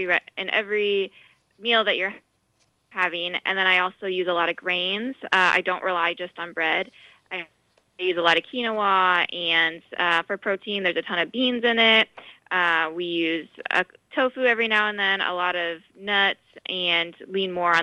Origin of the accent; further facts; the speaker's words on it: Indiana, United States; since I grew up in Indiana, which is very landlocked, we didn't have really access to fresh fish or fresh seafood in general